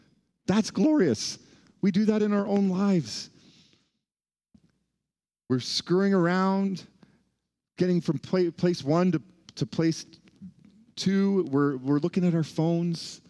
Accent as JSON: {"language": "English", "town": "Toronto", "region": "Ontario", "country": "Canada", "tie": "born or raised there", "said": "it reminds me of my hometown in Toronto."}